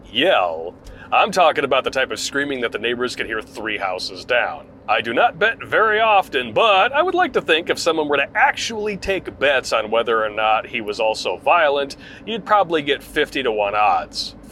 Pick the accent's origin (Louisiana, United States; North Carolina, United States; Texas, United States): Louisiana, United States; I grew up in Louisiana with two sisters, one older, one younger.